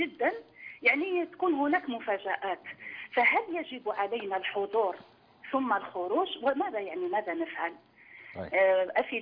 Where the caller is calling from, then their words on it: Algeria; هنا عندنا بالجزائر معظم العائلات يقومون بمثلا إخراج العروس بالشموع